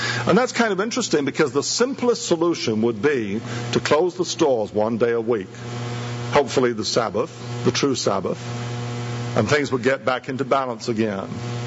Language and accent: English; England, United Kingdom; I grew up in England. But on Sunday in England, there was no entertainment on television